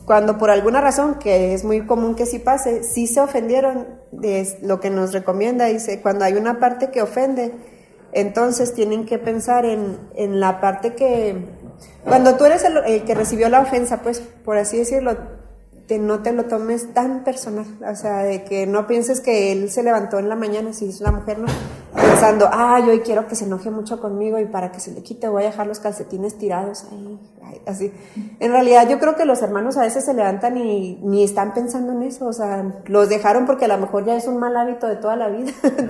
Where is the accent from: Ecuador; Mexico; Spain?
Mexico; Como los mexicanos somos bien buenos para usar el sarcasmo.